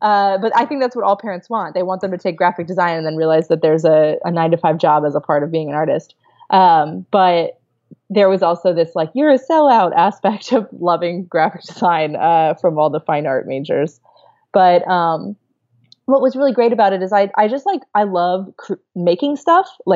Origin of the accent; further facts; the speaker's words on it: Scranton, Pennsylvania, United States; from Scranton, and the heads of state, one of the heads of state, Jason Kernovich, is actually from my hometown